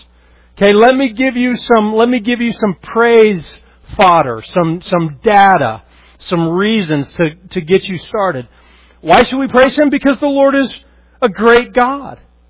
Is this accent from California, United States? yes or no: no; Colorado, United States; I grew up in Colorado, in the West. I've never seen the Grand Canyon.